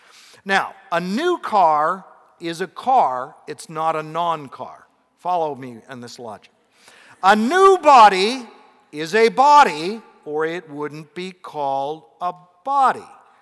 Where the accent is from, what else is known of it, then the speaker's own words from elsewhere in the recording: Pacific Northwest, United States; I'm from the Pacific Northwest, and we think there that trees have souls